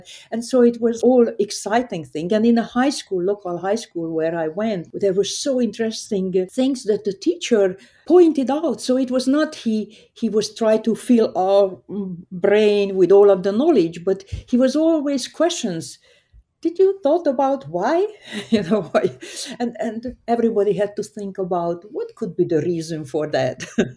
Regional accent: Hungary; So I grew up in Hungary, a very small town

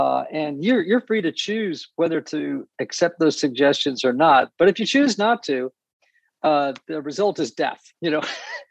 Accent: New England, United States; I grew up in New England

